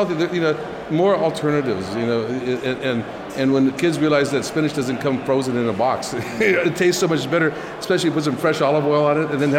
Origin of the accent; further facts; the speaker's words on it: California, United States; Hey, I'm a farmer from California.